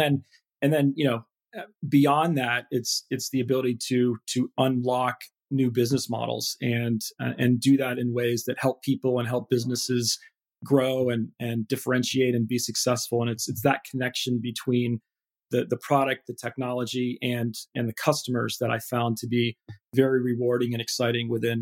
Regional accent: Ohio, United States; also born or lived in Michigan / London; life in Ohio is, it's a great place to grow up. And I quickly left Ohio and went to Michigan up north and studied computer engineering there and then took a big jump and moved over to London for a couple years

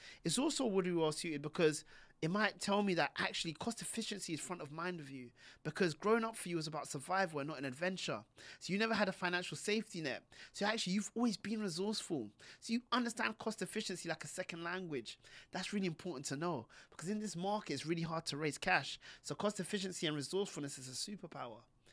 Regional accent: London, United Kingdom; The fact that I grew up, let's say, as a Pakistani boy in a working class community in London really matters.

